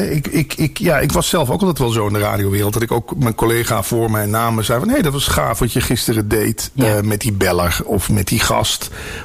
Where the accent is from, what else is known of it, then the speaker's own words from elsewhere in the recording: Limburg, Netherlands; Ik kom uit Limburg en ik woon nu hier in provincie Utrecht, omgeving Noord-Holland.